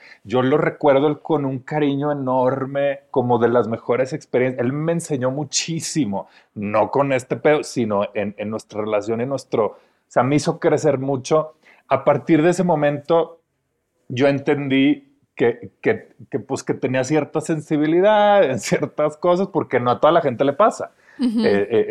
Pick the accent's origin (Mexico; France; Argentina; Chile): Mexico; Monterrey, Nuevo León; now in Mexico City, Mexico; nos vinimos al mismo tiempo todos de Monterrey a la Ciudad de México